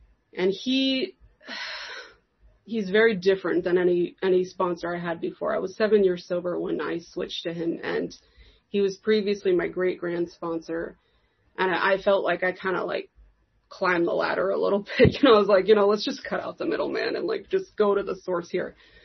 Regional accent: Los Angeles, California, United States; born there; I was born in Los Angeles, and I like to say that things went downhill from there.

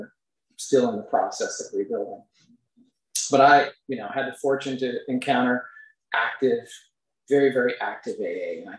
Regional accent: Maine, United States; And I grew up in Maine. My college was in New York State.

